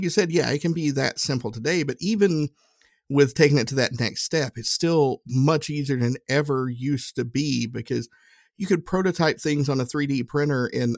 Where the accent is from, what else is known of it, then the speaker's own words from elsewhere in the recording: Tennessee, United States; I'm from Tennessee. I have a hard time saying it that word.